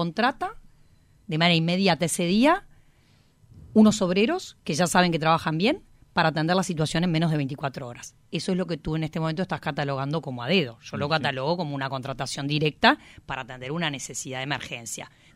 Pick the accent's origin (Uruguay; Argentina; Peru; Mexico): Uruguay; Yo como uruguayo tengo que saber